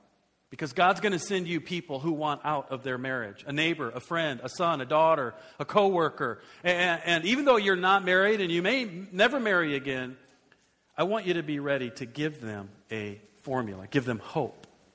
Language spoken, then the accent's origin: English; Iowa, United States; Hey, I'm from Iowa.